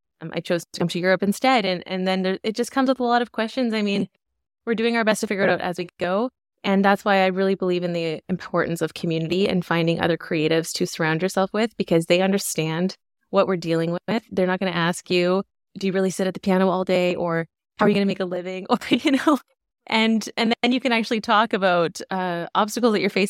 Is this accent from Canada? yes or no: yes; Grand Prairie, Alberta, Canada; when I grew up in Grand Prairie, Alberta, I had to drive 5 hours to get to the next city.